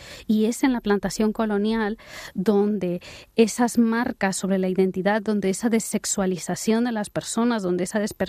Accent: Guatemala; las mujeres indígenas en mi país, en Guatemala

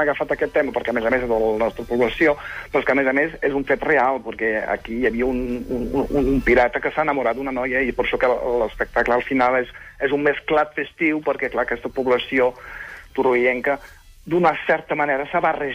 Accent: Occitania, France; perquè jo sóc del Rosselló, i ells també

